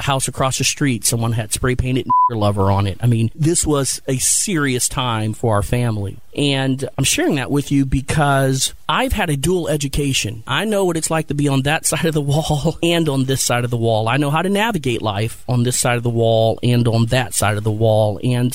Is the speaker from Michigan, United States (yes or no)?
no; Canton, Ohio, United States; So I'm from Canton, Ohio. I spent the first 8 to 9 years of my life in an all-black housing project.